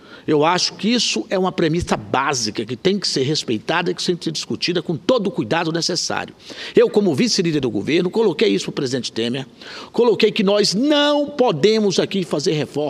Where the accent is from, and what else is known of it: Brazil